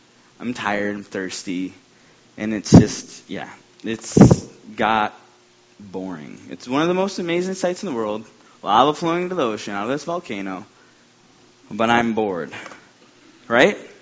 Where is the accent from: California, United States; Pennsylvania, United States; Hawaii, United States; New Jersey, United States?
Hawaii, United States; Honolulu; Hi, everybody. All right. I'm the one from Honolulu.